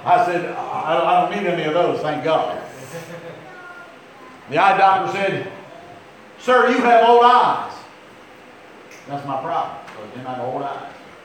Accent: Philadelphia, Pennsylvania, United States; So here I come like a Dago from South Philly. Which is where I'm from. And I am Dago.

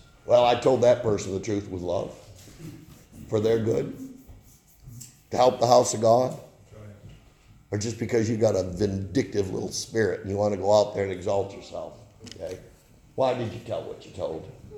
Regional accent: New York, United States; First thing, they all thought I was from the South because I was from Cattaraugus County. We just had a different accent than that.

